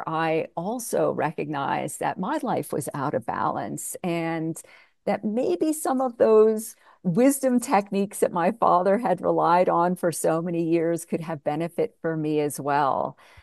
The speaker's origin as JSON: {"language": "English", "town": "New York City", "region": "New York", "country": "United States", "tie": "born or raised there", "said": "I grew up in New York City"}